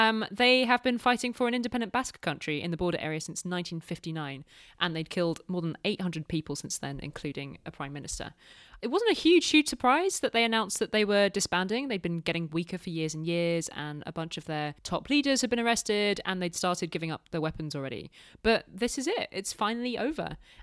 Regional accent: United Kingdom; now in France; I'm like British. I live in France.

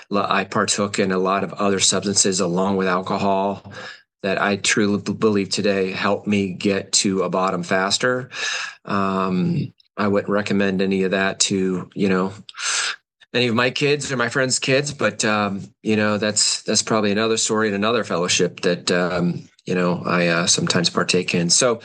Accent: Orlando, Florida, United States; So I grew up in Orlando, Florida. I was a product of the 80s.

